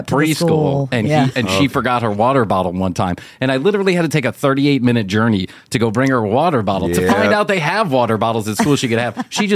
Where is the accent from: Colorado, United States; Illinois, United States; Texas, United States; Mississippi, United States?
Illinois, United States; Chicago; I grew up in Chicago. I went to Catholic school just like you did, and everybody smoked.